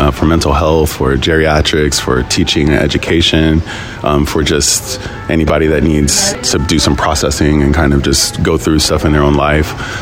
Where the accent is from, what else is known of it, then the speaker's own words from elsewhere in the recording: San Diego, California, United States; now in Paso Robles, United States; So I am from San Diego, but that's not where I like reside. I currently live in a place called Paso Robles, mm-hmm. which is in the middle of California.